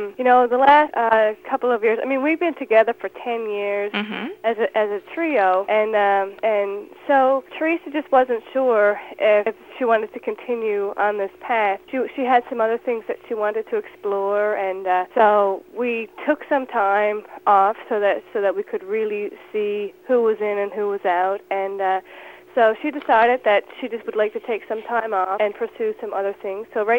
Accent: Newfoundland and Labrador, Canada; Well, I mean, we grew up in Newfoundland, which is a very Celtic place

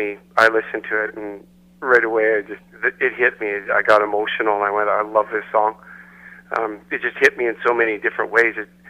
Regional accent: Canada; when I go down to Nashville, being a Canadian, you got to be careful what you work at over there without a working visa

